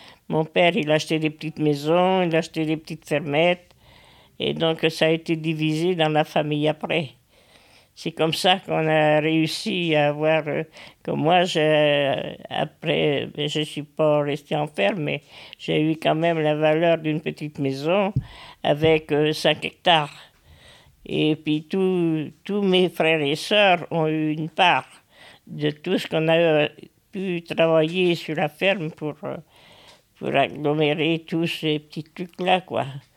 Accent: Épignac, France; born there; je suis à l'EHPAD ici depuis un an. Je suis née à Épignac le 13-6-1942.

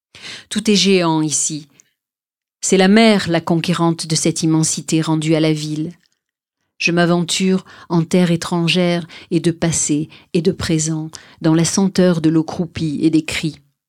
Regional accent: Marseille, Provence-Alpes-Côte d'Azur, France; born there; C'est un voyage, encore une fois, dans cette ville qui est ma ville natale, à travers les quartiers de la ville aussi.

